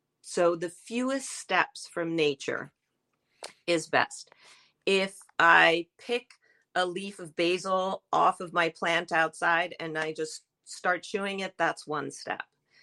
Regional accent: Italy; named after my mother because we're originally from Italy.

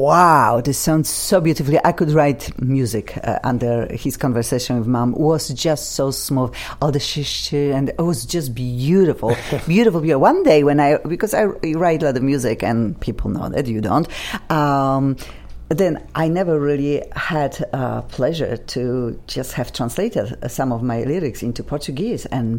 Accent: Poland; English is a second language; everybody knows that … has funky accent. I'm originally from Poland

